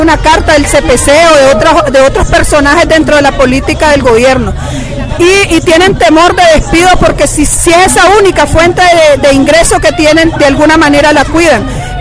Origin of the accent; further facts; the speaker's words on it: Nicaragua; la solidaridad que nosotros como nicaragüenses debemos mostrar